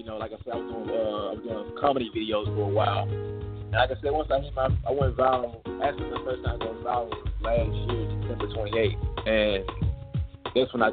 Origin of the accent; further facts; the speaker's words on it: Memphis, Tennessee, United States; Well, I'm from Memphis, Tennessee. I'm an actor.